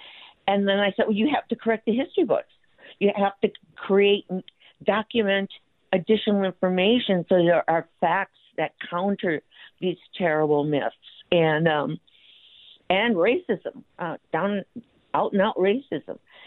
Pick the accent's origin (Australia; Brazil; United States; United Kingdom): United States; Wisconsin; But when I'm in Wisconsin, my home state, I have to be able to interact with all of the Latinx because we don't have those numbers as Chicanos.